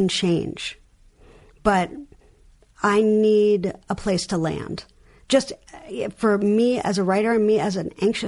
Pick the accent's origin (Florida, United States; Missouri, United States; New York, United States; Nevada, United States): New York, United States; accent: New York; And I also just heard my New York accent, which I didn't know I had until I said all.